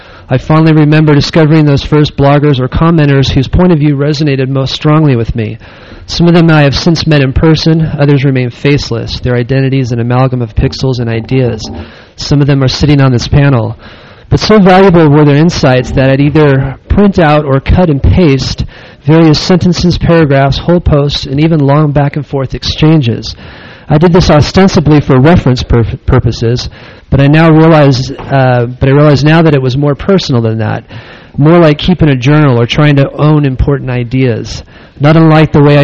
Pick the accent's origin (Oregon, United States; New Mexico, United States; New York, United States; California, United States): California, United States; Corona; I'm from Corona, California, where I live with my wife, Amy, and my three children.